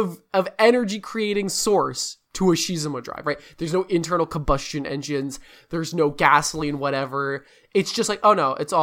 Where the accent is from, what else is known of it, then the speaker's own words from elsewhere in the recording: United States; Like I shouldn't go there, but as an American, right, that's the first thing I think about.